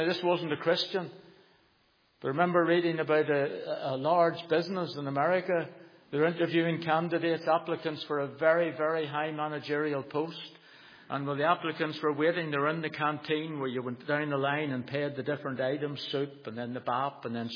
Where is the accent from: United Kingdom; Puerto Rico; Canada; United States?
United Kingdom; Belfast, Northern Ireland; I grew up in Belfast to see a terraced house, Lisburn Road.